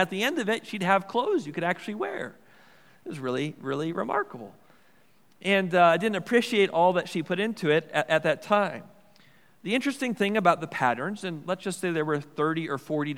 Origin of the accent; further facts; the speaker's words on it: Milwaukee, Wisconsin, United States; I grew up in Milwaukee, Wisconsin. There was a church and school just within sight of our house called St. Gregory the Great.